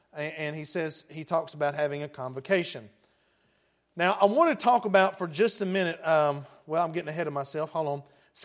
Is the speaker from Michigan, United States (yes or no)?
no; Jackson, Tennessee, United States; I'm from Jackson, Tennessee.